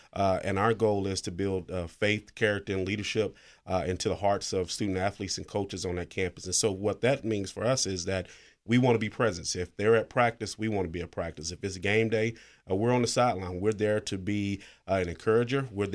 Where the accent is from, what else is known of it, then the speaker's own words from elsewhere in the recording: Lockhart, Texas, United States; Well, I'm originally from Lockhart, Texas, the barbecue capital of Texas.